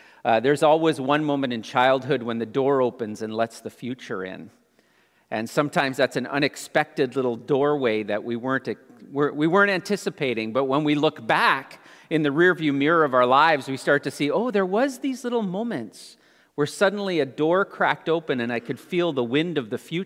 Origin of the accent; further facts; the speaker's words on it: Ontario, Canada; I grew up in Southern Ontario, so pretty much straight north of you, and just west of Toronto, small community in the rolling hills